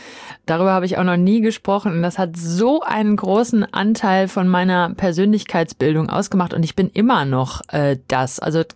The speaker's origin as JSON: {"language": "German", "town": "Dortmund", "region": "North Rhine-Westphalia", "country": "Germany", "tie": "born or raised there", "said": "ich bin in Dortmund aufgewachsen"}